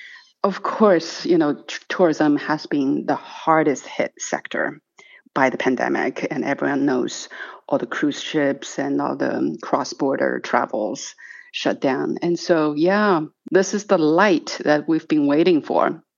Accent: Yunnan, China; spend a whole week in Yunnan. That's my hometown. It's beautiful. The ethnic communities there, the flowers. It's China's kingdom of flora and fauna.

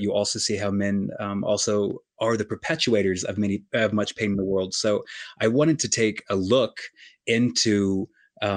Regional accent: Colorado, United States; also born or lived in New York / Los Angeles; I live from New York to LA, and I often go to my hometown in Colorado.

